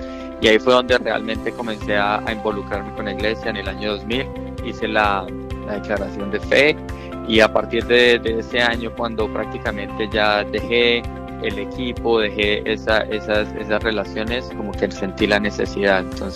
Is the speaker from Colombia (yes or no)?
yes; Colombia; una vida pues normal de chico en Colombia, donde sabemos que la mayoría de las familias son católicas.